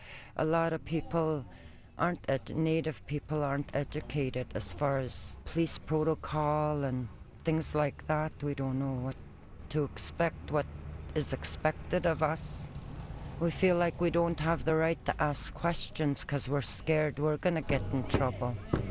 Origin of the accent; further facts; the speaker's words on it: Burns Lake, British Columbia, Canada; I'm from Burns Lake, BC. I belong to the Grouse clan.